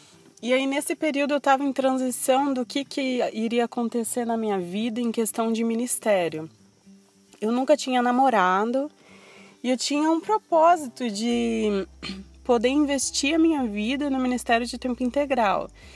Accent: Guarujá, São Paulo, Brazil; moved away as an adult; Eu tenho 27 anos e eu sou natural do Guarujá. Eu nasci no Guarujá, sou caiçara, né, como dizem. E aos 18 anos de idade, eu saí do Guarujá, fui morar em Atibaia

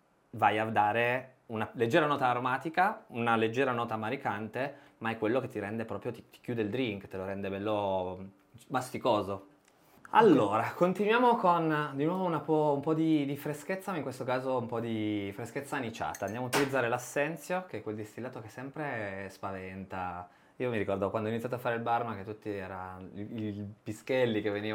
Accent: Piedmont, Italy; poi sono piemontese, quindi con me anche sulla grappa sfondi una porta aperta.

